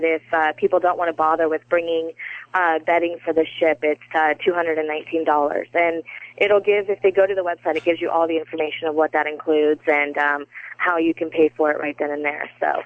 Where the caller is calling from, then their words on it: Ventura, California, United States; I'm calling from Ventura, California.